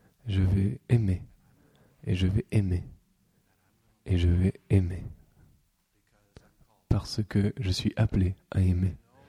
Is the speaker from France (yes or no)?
no; United States; Vous savez, je suis un Américain.